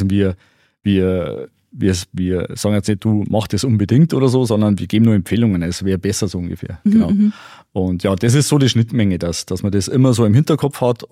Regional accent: Deggendorf, Bavaria, Germany; und bin froh, dass ich jetzt in meiner Heimat in Deckendorf jetzt das auch komplett zu 100% beruflich machen darf.

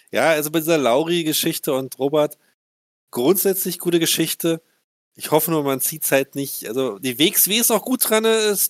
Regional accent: East Germany, Germany; ich bin ja Ossi

